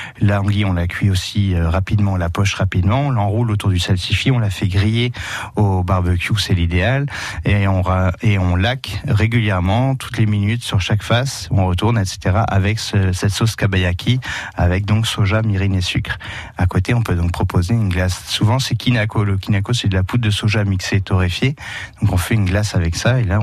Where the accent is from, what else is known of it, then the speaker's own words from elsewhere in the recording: Brittany, France; j'ai de la famille à Castillon. Je suis breton avec un peu de sang périgourdin, Dordogne et tout.